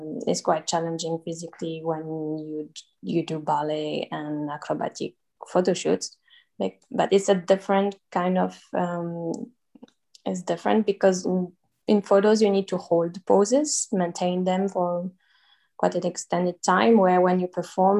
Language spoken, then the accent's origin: English; France; English is a second language; now in Spain; I come from France. I am at the moment based in Spain